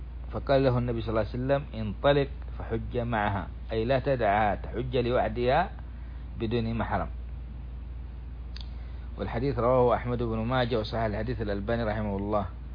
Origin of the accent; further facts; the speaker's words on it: Saudi Arabia; ومنها بلادنا السعودية